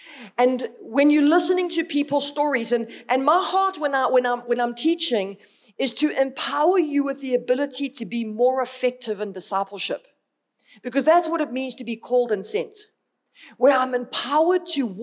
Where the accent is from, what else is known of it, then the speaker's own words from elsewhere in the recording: Durban, KwaZulu-Natal, South Africa; now in Johannesburg, South Africa; I've only recently moved to Joburg. Well, I've been here 4 years now, and I'm originally from Durban.